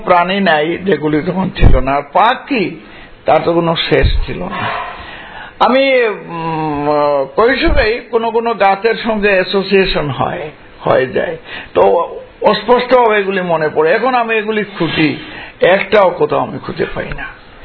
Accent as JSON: {"language": "Bangla", "region": "Sylhet Division", "country": "Bangladesh", "tie": "born or raised there", "said": "দেখো, আমাদের বাড়ি হচ্ছে সিলেটের পাতারিয়া পাহাড়ের খুব কাছে, এবং আমার ওখানে আমাদের কিছু জায়গা আছে।"}